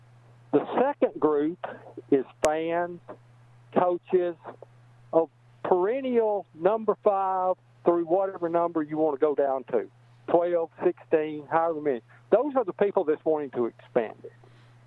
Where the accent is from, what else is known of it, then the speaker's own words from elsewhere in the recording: Mississippi, United States; I was raised in Northeast Mississippi